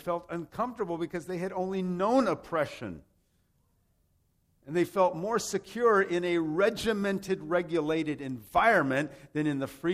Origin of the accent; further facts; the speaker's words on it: Rome, Lazio, Italy; also born or lived in San Jose, United States; But my parents took me when I was 11 months old from San Jose, California, where I was born, and transplanted me to Rome, Italy.